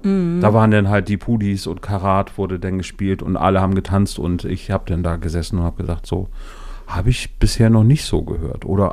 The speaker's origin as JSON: {"language": "German", "region": "West Germany", "country": "Germany", "said": "da hat man sich dann schon als Wessi gefühlt, weil es halt einfach auch Westdeutschland war, wo wir herkamen."}